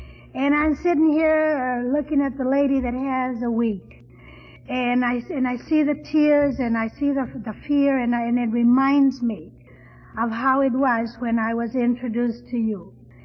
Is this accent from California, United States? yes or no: yes; California, United States; But I'm from Southern California, and I just get, there's something about my lungs that just can't stand all this clear air.